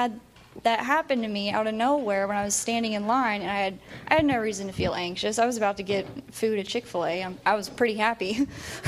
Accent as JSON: {"language": "English", "region": "Pennsylvania", "country": "United States", "lives_now": "Axton, United States", "said": "I'm from Pennsylvania originally."}